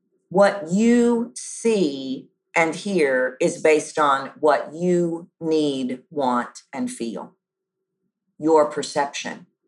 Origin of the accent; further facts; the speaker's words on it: the South, United States; growing up in the South, certainly in my family, it was like, oh, they're so rude.